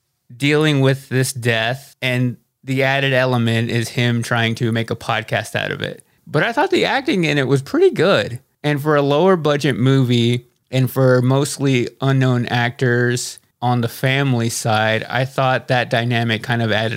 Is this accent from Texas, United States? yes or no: yes; Texas, United States; which we are both from Texas.